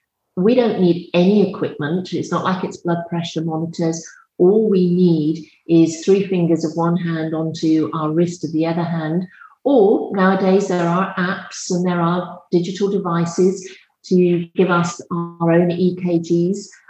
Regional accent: United Kingdom; You can tell by my accent, I'm British with my heart in the US.

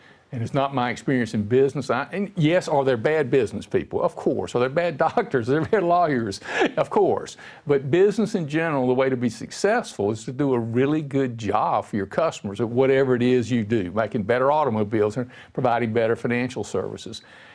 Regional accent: North Carolina, United States; All right, I was raised in North Carolina. My family was, I'd call them lower middle class, kind of. I was the first one in my family to ever graduate from college.

